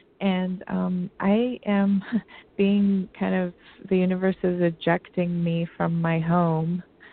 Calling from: Maryland, United States; I'm calling from Maryland.

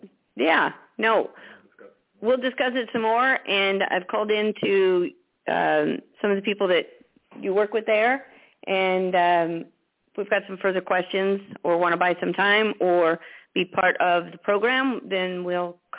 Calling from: Alaska, United States; Oh, and I'm from Alaska.

